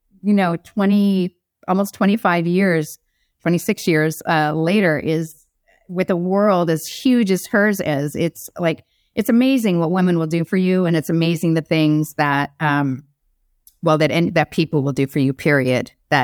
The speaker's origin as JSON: {"language": "English", "region": "Arizona", "country": "United States", "said": "Because I was from Arizona, I didn't read."}